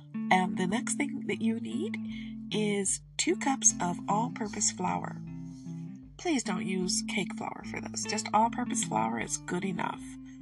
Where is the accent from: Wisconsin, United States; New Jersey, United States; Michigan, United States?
Michigan, United States; I'm from Michigan. What do you want from me?